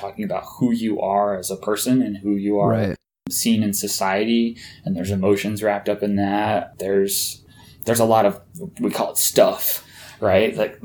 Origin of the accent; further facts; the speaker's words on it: United States; I mean, all I know is my own experience growing up in the States.